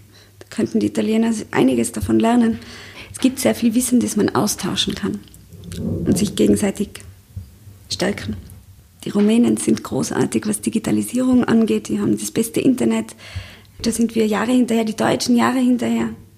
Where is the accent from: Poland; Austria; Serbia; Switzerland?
Austria; als Österreicherin nach Spanien hinunter arbeiten zu gehen